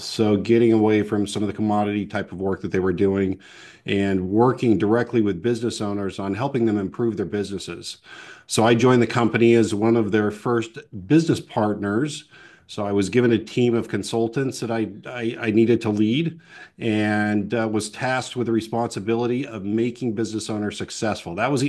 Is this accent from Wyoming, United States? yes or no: yes; Wyoming, United States; I'm originally from Wyoming. I served in the Marine Corps.